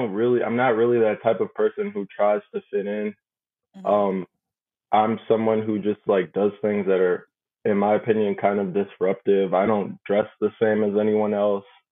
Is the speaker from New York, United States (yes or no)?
no; Southfield, Michigan, United States; born there; moved away; also born or lived in West Bloomfield; I was born in Southfield, moved to West Bloomfield about the end of middle school, ended up graduating, just graduated from Michigan State in May, 2020 grads.